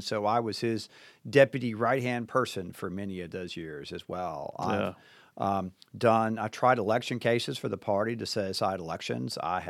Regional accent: Florence, United States; Well, I'm from Florence originally, and got my first job working at Wendy's Hamburgers there in Florence.

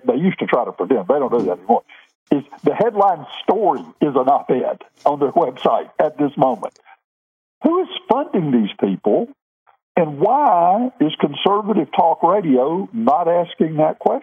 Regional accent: Tuscaloosa, Alabama, United States; Well, I'm from Tuscaloosa. I spent 40 years, a little over 40 years of my life there.

